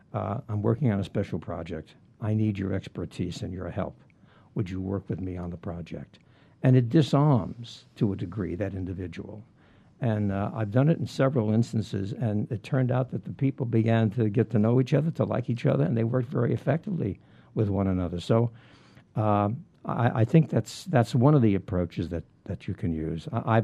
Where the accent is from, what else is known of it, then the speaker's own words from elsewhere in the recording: Brooklyn, New York, United States; being born and raised in the Brooklyn, New York City area, I was a great Brooklyn Dodgers fan.